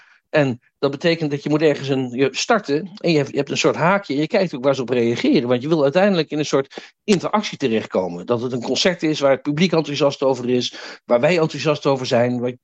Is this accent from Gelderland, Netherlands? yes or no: yes; Groenlo, Gelderland, Netherlands; wij groeiden op in Groenlo. Dat is nogal een afgelegen dorp in de Achterhoek. Er was verder ook niks.